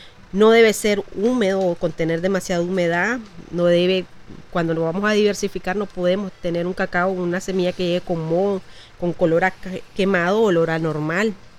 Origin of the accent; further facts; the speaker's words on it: Nicaragua; nosotros como nicaragüenses